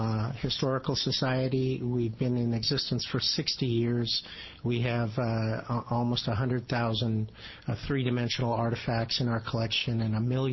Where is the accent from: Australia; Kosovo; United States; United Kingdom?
United States; Medford, Oregon; Thank you again for holding your hearing in Medford. It's my hometown, by the way.